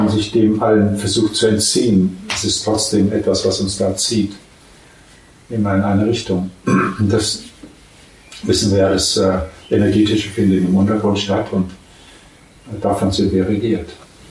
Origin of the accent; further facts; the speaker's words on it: Germany; Ich habe mich, wenn ich im Ausland war, nicht getraut, zu sagen, ich bin ein Deutscher.